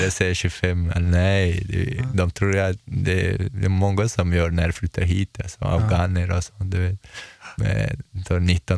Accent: Chechnya, Russia; Swedish is a second language; now in Sweden; Ja, jag är från Tjetjenien.

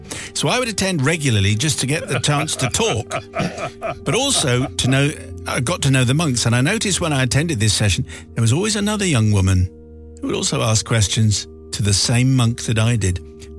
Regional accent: England, United Kingdom; Anyway, I said I'm English and I'm not supposed to be speaking and I don't speak Thai.

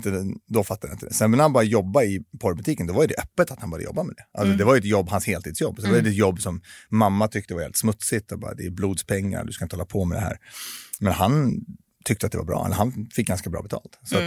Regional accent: Stockholm, Stockholm County, Sweden; Min pappa är från Israel. Min mamma är härifrån. Och jag är uppvuxen på Södermalm.

